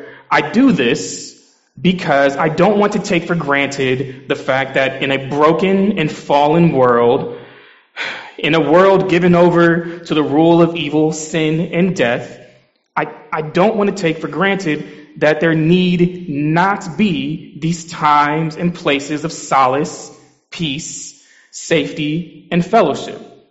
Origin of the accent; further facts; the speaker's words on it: Detroit, Michigan, United States; I'm from Detroit, Michigan, at a church called Cornerstone Church Detroit